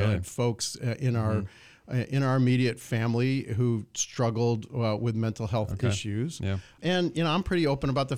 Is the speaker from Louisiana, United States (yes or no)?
no; Detroit, Michigan, United States; So I tell people I grew up in Metro Detroit, which it's not a specific place because when I was young, my folks split up and my dad lived in downtown Detroit and my mom lived out in the suburbs.